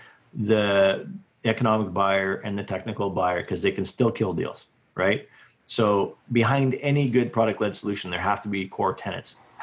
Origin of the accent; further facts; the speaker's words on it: Vancouver, British Columbia, Canada; I'm from Vancouver too.